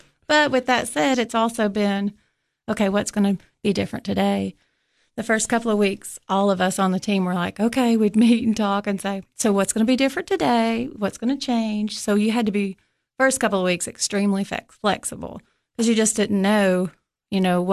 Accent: Tennessee, United States; So I'm from Pickett County. I graduated from Pickett County High School, and I went to Tennessee Tech for my undergraduate and my master's in reading.

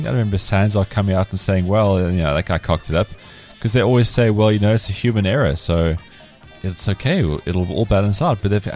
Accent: South Africa; this isn't just me being a South African and bitter

